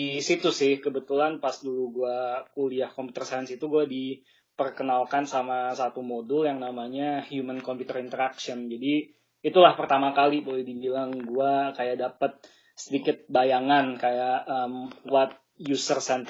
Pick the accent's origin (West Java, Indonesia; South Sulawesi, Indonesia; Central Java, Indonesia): West Java, Indonesia; Bandung; moved away as an adult; now in Berlin, Germany; Gue sendiri sih asalnya dari Bandung sebenarnya. Gue pindah ke Eropa tuh sekitar 10 tahun yang lalu. Jadi gue awalnya pindah ke Eropa untuk kuliah.